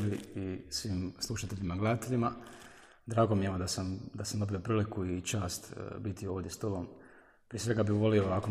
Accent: Herzegovina, Bosnia & Herzegovina; born there; kako smo mi inače rodom iz Hercegovine, mi dosta putujemo dole i Kupres i Tomislav grad.

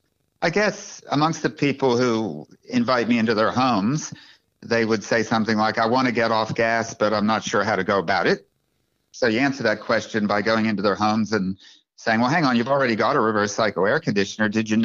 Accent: United States; now in Australia; you know, I grew up in the United States, but came down here, been here for like 40 years.

